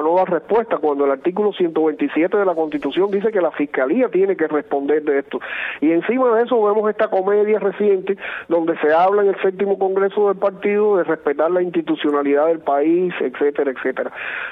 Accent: Cuba; nosotros no somos cubanos

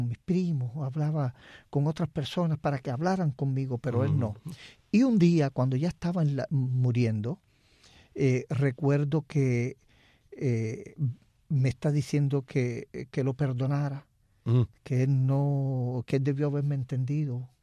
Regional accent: Pilotos, Pinar del Río, Cuba; born there; Bueno, yo nací en Pilotos, Pinar del Río, uh-huh, un pueblito de campo.

